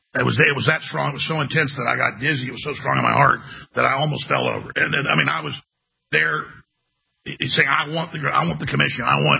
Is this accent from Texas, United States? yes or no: yes; Dallas, Texas, United States; When I was growing up in Dallas, Texas, I also grew up around a lot of folks that were in the church.